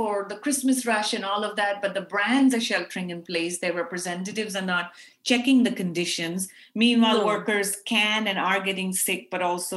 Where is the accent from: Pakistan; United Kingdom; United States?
Pakistan; As South Asian women, I grew up in Pakistan.